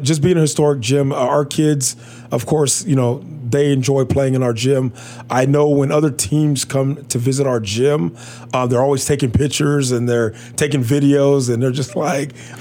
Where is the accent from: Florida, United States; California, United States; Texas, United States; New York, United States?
Texas, United States; Houston; you know, we're from the Houston area